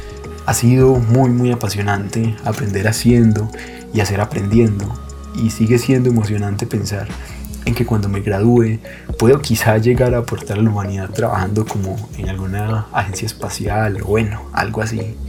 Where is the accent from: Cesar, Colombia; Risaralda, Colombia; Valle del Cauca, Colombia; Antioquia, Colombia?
Antioquia, Colombia; Medellín; Yo nací, crecí y vivo en Medellín.